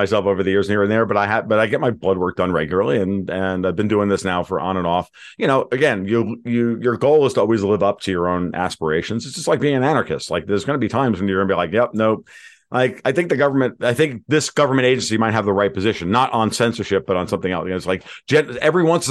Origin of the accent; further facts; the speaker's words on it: United States; But again, I'm an American